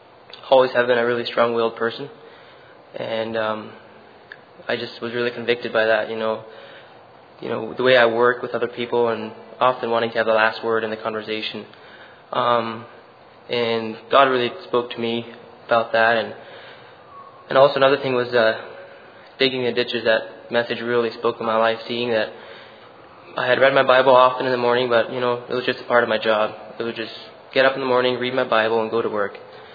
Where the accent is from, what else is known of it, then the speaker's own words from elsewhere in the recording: Nova Scotia, Canada; I'm from Nova Scotia, Canada.